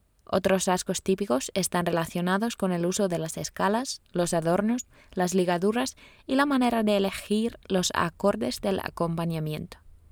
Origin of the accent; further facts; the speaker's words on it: Veteli, Central Ostrobothnia, Finland; pues yo misma soy de Veteli, el pueblo vecino de Kaustinen